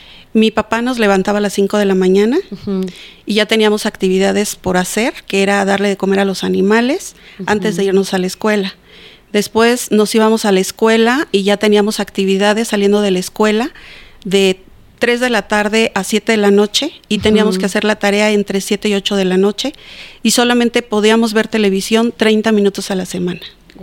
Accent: Cuauhtémoc, Mexico; born there; yo nací en Cuauhtémoc, La Fragua, en un pueblo que está entre los límites de Puebla y Veracruz. Mi padre era campesino y mi madre era ama de casa.

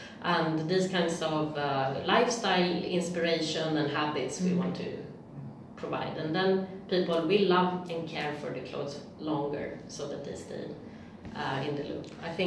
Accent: Sweden; English is a second language; But really, I grew up in Sweden, so we have a lot of space.

